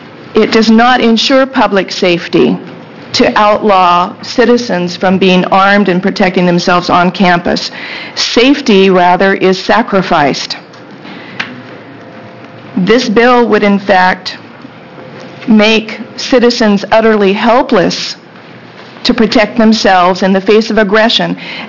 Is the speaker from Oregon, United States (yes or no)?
yes; Forest Grove, Oregon, United States; I'm from Forest Grove.